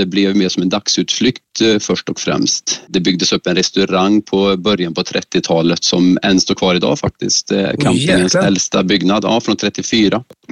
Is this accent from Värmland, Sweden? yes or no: yes; Karlstad, Värmland, Sweden; Jag är ingen skåning. Jag är en värmlänning född och uppvuxen i Karlstad. Och numera driver Bomstadbarnens camping som ligger 1 mil utanför Karlstad.